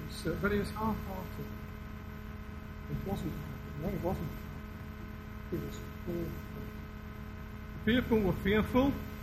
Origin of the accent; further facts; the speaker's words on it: Yorkshire and the Humber, United Kingdom; accent: Yorkshire; I come from Yorkshire originally. I discovered a few weeks ago that I'm what is known as a professional Yorkshireman. I've never really tried to lose my accent.